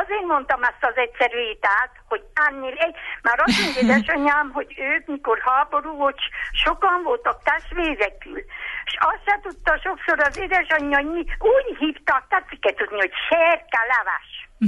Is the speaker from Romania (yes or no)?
yes; Csíkszentimre, Harghita, Romania; also born or lived in Kozmás; Csíkszentimréről.